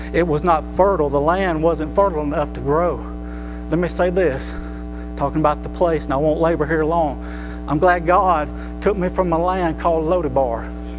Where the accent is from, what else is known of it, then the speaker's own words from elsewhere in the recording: the South, United States; We're all from the South. Everybody's saved in the South, ain't they?